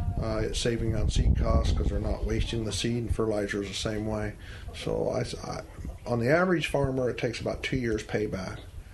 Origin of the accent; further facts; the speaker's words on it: Pella, Iowa, United States; You know, as I'm from Pella, tulip time.